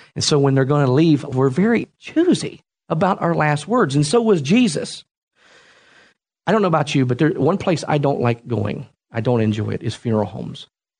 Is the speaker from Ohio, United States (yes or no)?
yes; Ohio, United States; I mean, I was born and raised in Southern Ohio, and I've been there all my life, and now I'm moving 8-9 hours away